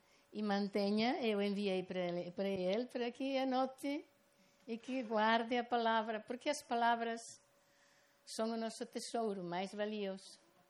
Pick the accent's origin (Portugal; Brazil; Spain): Spain; Galicia; a gente da minha terra escolheu o meu ano passado para vir representando a Galiza